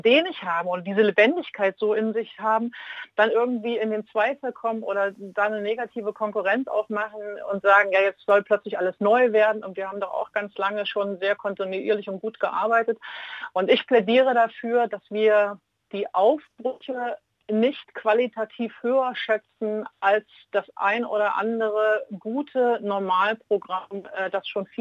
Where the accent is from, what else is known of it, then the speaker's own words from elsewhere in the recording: East Germany, Germany; born there; Ich bin ja in der ehemaligen DDR geboren